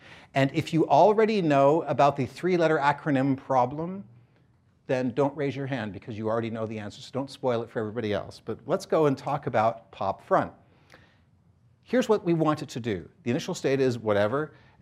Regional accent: Canada; Actually, it's not. I am Canadian. I should not be making Canadian jokes.

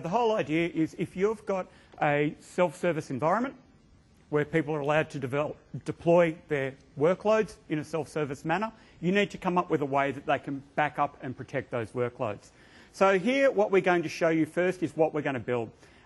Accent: Australia; I'm from Australia.

